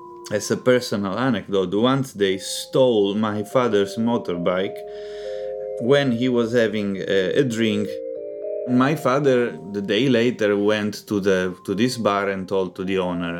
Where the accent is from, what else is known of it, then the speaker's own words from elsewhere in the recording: Palermo, Sicily, Italy; I'm from Palermo, which is the biggest city in Sicily. I'm not from the city center, I'm from we call it Borgata Marinara, which is a neighbor that is near the beach